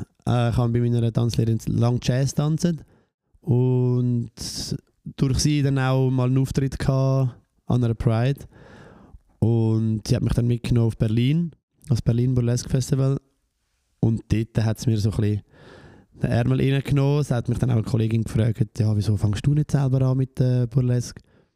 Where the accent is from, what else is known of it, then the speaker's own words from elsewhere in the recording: Zurich, Switzerland; ich bin von Zürich. Ich bin in Zürich aufgewachsen, ich bin 38.